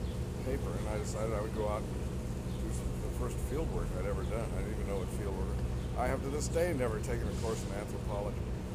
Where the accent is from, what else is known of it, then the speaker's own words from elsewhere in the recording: Minneapolis, Minnesota, United States; I grew up in Minneapolis, which is about four hours south of there.